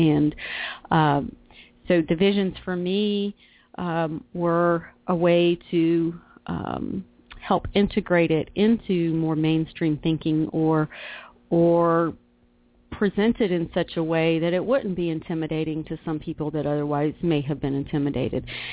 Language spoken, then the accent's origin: English; Asheville, North Carolina, United States; I moved back after a divorce to my hometown of Asheville, and Asheville, North Carolina, beautiful place.